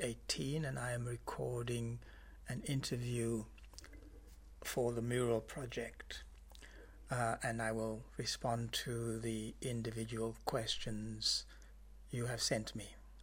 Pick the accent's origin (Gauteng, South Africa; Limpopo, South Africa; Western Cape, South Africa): Western Cape, South Africa; Cape Town; born there; I was born in Cape Town